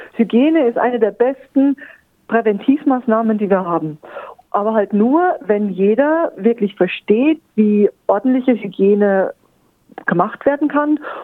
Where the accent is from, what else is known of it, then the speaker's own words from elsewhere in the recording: Thuringia, Germany; moved away as an adult; now in Adelaide, Australia; Ich komme aus dem Thüringer Wald.